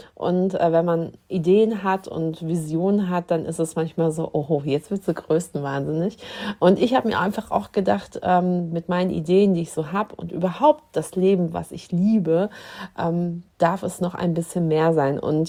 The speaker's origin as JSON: {"language": "German", "town": "Dortmund", "region": "North Rhine-Westphalia", "country": "Germany", "lives_now": "Dithmarschen, Germany", "said": "Also ich bin aus Dortmund vor 12 Jahren hier hochgekommen nach Dithmarschen"}